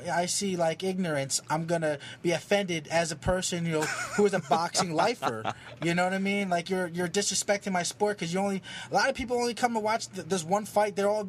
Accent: Philippines; But now it's like whenever I tell people, yeah, I'm Filipino, oh, Pacquiao!

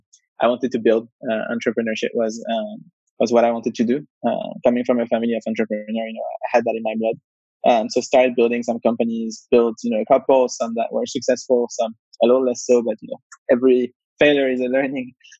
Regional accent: Paris, Île-de-France, France; moved away as an adult; also born or lived in Israel / United States; My background, I'm originally from Paris. I grew up in Paris. When I was pretty young, I left for university in Israel.

